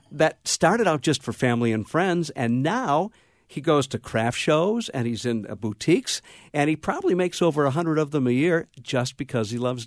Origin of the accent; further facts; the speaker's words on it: Detroit, Michigan, United States; I grew up in Detroit, well, which, by the way, is a dump, but that's a whole different story.